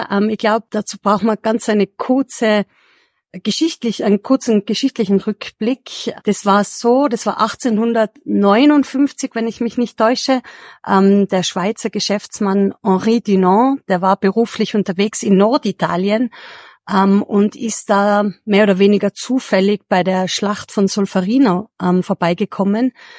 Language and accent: German; Tyrol, Austria; Ich komme ursprünglich aus Tirol